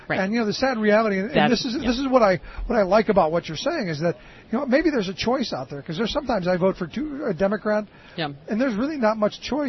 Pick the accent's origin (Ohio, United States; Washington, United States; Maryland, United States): Ohio, United States; Cleveland; You know, as a kid growing up in Cleveland, I know I don't like Pittsburgh.